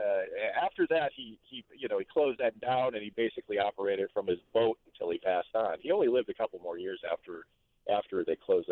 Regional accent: Midwest, United States; I theorize it's because I grew up in the Midwest

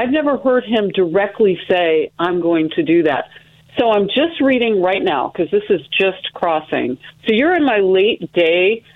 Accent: United States; And I'm an American before I'm anything, and yes, I'm a black woman.

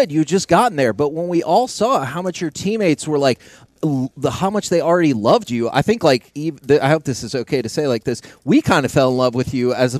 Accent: Texas, United States; I was born and raised in Texas. I have lived in Texas my entire life.

